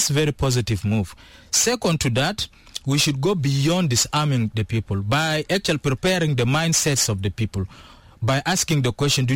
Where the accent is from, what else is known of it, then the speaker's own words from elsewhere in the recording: Mundu, Western Equatoria, South Sudan; I come from Western Equatorial State and from Mundu in particular.